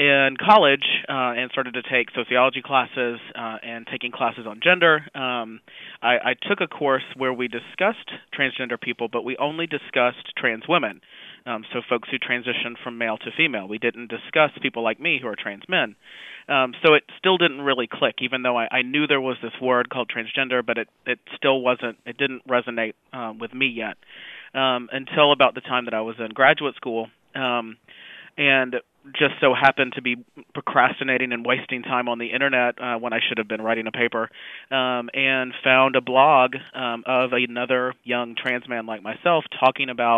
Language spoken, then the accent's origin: English; Alabama, United States; So I grew up in Alabama, which is not necessarily always known for being super progressive on issues of sexuality and gender.